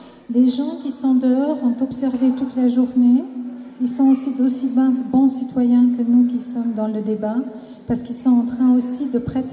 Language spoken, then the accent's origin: French; Switzerland; je suis d'origine albanaise, je suis suissesse et d'origine albanaise.